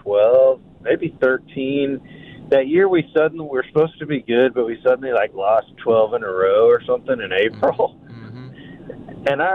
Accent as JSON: {"language": "English", "town": "Chapman", "region": "Kansas", "country": "United States", "said": "But and I'm actually from Chapman, but we're going to Manhattan."}